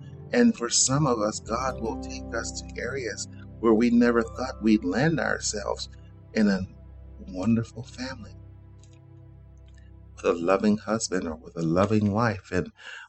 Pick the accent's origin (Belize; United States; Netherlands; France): Belize; I found myself in my home country of Belize